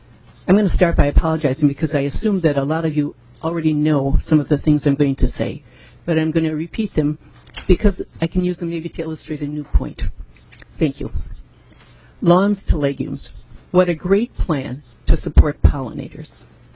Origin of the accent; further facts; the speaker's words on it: Shorewood, Minnesota, United States; I'm from Shorewood, Minnesota.